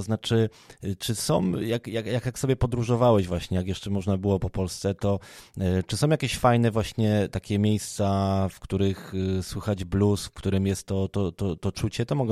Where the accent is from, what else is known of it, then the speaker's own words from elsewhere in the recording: Gliwice, Silesian Voivodeship, Poland; bo na przykład ja z Gliwic do Białegostoku tak szybko nie dojadę